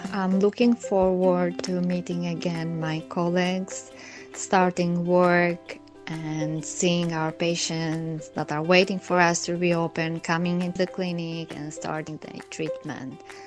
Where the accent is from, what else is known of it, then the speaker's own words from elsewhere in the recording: Greece; English is a second language; moved away as an adult; also born or lived in Albania; now in United Kingdom; My family and I came to the UK 1.5 years ago. I actually have 2 nationalities, Greek and Albanian. I was born in Albania and grown up in Greece. Both are extremely beautiful countries located in Southeast Europe.